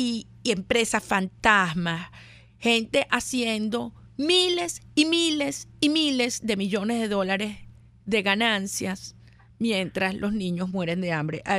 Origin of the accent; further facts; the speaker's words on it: Venezuela; mi agradecimiento como venezolana